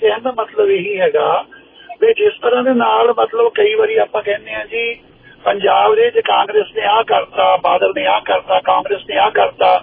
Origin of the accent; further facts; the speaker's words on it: Hoshiarpur, Punjab, India; ਮੈਂ ਵੀ ਪੰਜਾਬ ਤੋਂ ਹੁਸ਼ਿਆਰ ਤੋਂ ਆ ਜੀ